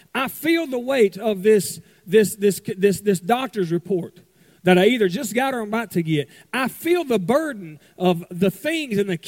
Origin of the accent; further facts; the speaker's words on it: Mississippi, United States; I'm originally from Mississippi. Okay, I now live in Alabama.